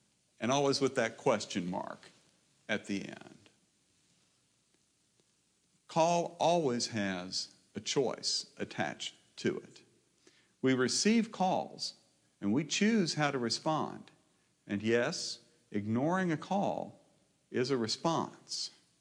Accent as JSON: {"language": "English", "town": "Maysville", "region": "Kentucky", "country": "United States", "tie": "born or raised there", "said": "Mason County Court Day. Now, the story and the tradition of Court Day goes back a long ways, but as I was growing up in Maysville, it was still observed."}